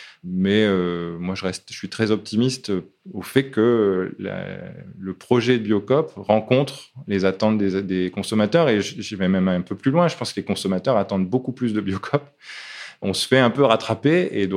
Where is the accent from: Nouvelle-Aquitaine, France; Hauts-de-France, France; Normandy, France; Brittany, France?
Hauts-de-France, France; Lille; Je suis lillois au départ, oui. Et donc, toujours même, dans le cœur, ce n'est pas qu'au départ.